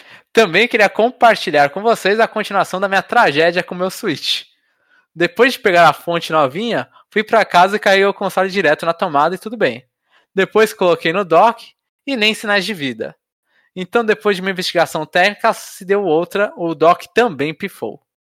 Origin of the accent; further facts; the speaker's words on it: Santos, São Paulo, Brazil; Como sou de Santos, normalmente organizávamos caravanas para poder ir para São Paulo para podermos participar destes eventos.